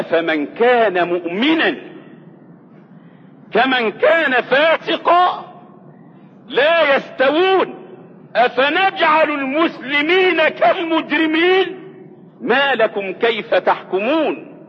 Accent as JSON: {"language": "Arabic", "country": "Egypt", "said": "وثبت ان عندنا في مصر الان من المشاهدين 26 مليون مشاهد مدمنين على التلفزيون"}